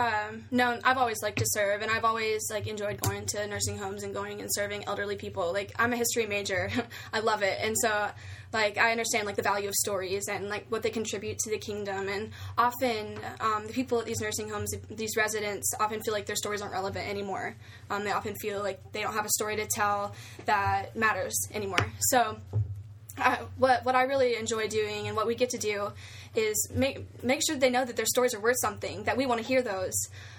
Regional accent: Cleveland, Tennessee, United States; I'm from Cleveland, Tennessee, and I'm a peer leader

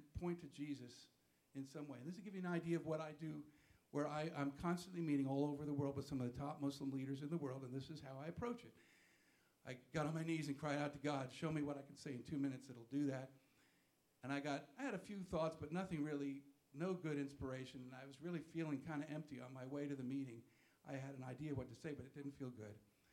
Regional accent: New York, United States; He knew I was from New York, so it hit me particularly hard.

